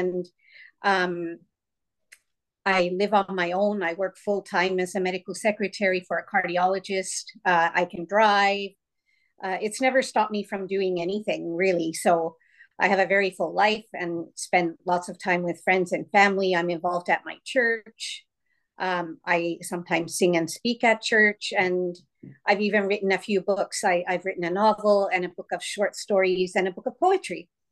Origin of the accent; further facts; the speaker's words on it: Canada; So I'm Canadian, but my background as far back as you can go is from Finland.